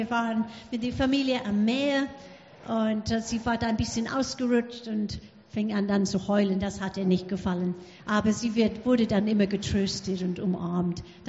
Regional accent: England, United Kingdom; Ich bin Engländerin und die Engländer trinken gerne Tee.

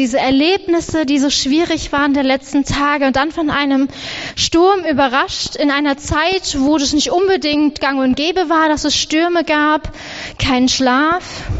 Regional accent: Lower Saxony, Germany; Und ich bin ja Ostfriesin, ich finde das, was wir hier oft im Westerwald an Wind haben, gar nicht so schlimm

